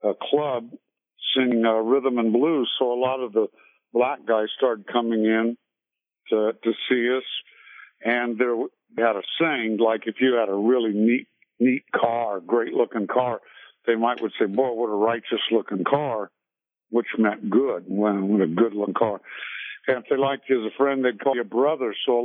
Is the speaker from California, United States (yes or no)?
yes; California, United States; Yeah, I mean, back in 1962, Bobby and I were raised in Orange County, California